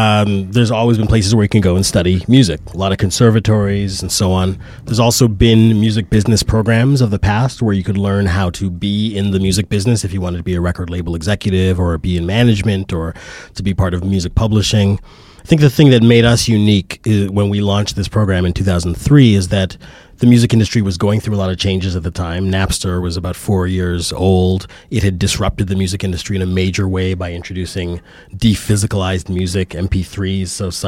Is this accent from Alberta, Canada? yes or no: yes; Edmonton, Alberta, Canada; now in New York, United States; I was born and raised in Canada. Even when I was in Canada, I felt like I was a New Yorker.